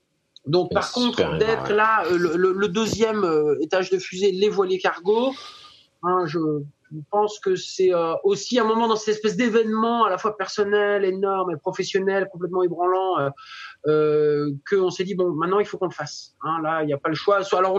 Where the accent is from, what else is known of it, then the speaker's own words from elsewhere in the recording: France; c'est ce qu'on connaît mieux en tant que Français quand on veut parler de terroir